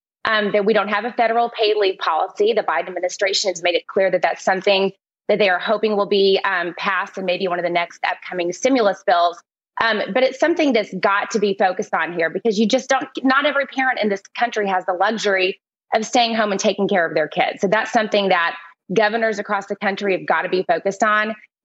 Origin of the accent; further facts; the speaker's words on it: Arkansas, United States; You have states like Florida, Arkansas, my home state, that have taken this, I think, to the farthest extreme by lifting the mask mandate